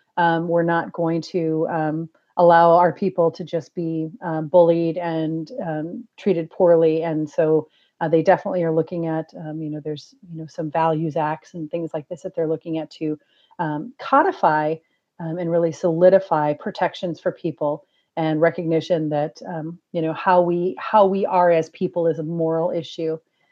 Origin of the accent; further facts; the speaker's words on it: Minnesota, United States; now in California, United States; for those of us in California, it's pretty cold. but I grew up in the Twin Cities area where Terry is right now, so I can manage this.